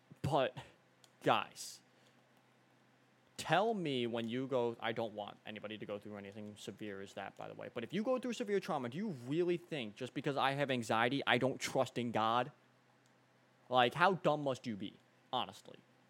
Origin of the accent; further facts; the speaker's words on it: Sandy Hook, Connecticut, United States; My testimony, part of it is I grew up in Sandy Hook, Connecticut.